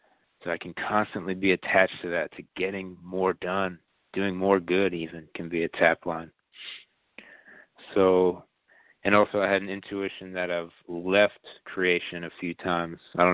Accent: Ireland; And, you know, being Irish and all that myself, I have strong affinity for those lands, the green fields and all that, and all the medieval stories and the Celtic myths.

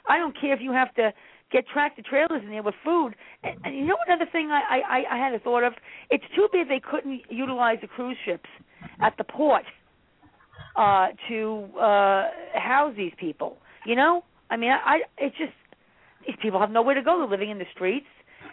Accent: Long Island, New York, United States; I'm from Long Island originally, too.

